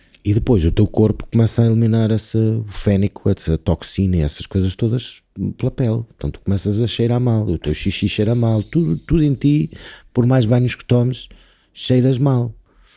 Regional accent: Norte, Portugal; Eu sou transmontano

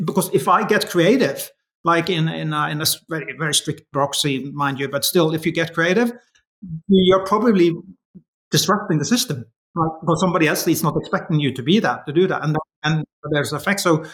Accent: Norway; English is a second language; it could be because I'm from Norway and democracy is really strong here

